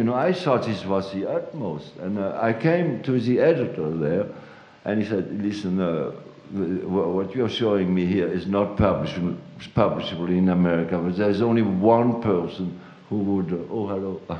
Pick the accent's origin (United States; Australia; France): France; Grand Est; accent: Alsatian; English is a second language; with the fact that the French collaborated with the Germans like we Alsatians never did. And with my accent after the war, I was literally ostracized